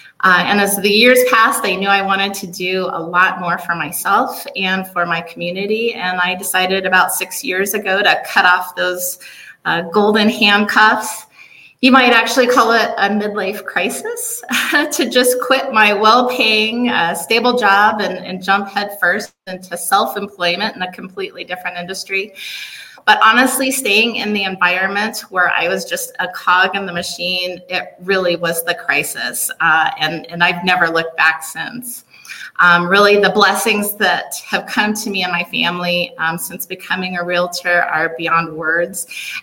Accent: Denver, Colorado, United States; Well, I'm a Denver native. I grew up in Park Hill, and then my family moved out near Parker.

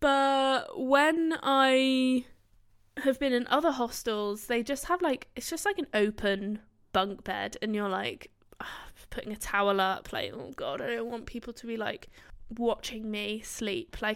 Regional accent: England, United Kingdom; I'm from England and I want a party tonight.

